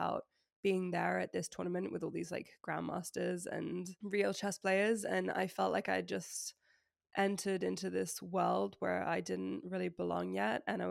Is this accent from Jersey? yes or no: yes; Jersey; But I'm from Jersey in the Channel Islands and we didn't have any chess tournaments.